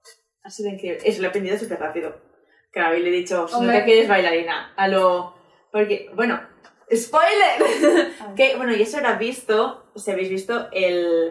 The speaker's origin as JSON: {"language": "Spanish", "country": "Spain", "said": "ay, pero soy una cantante española que hago como K-pop"}